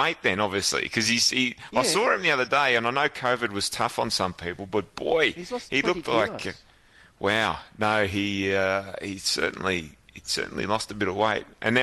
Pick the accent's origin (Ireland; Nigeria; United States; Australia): Australia; Dandenong, Victoria; I grew up in Dandenong, Michael, but I'm not a complete bogan.